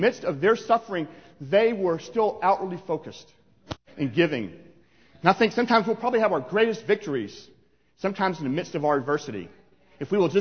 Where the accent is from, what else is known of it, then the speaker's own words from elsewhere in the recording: United States; I grew up this way. I grew up in the United States. I grew up going to Sunday school. I grew up going to church.